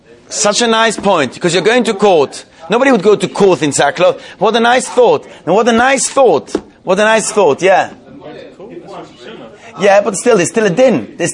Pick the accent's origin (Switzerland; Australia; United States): Switzerland; Zurich; the shul I was brought up in Irgay in Zurich.